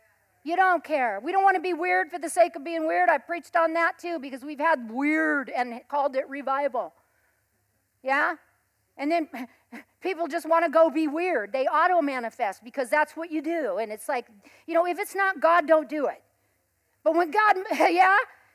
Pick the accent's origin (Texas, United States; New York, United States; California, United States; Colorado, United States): California, United States; Modesto; I was the poorest girl in town, pretty much. I grew up in South Modesto.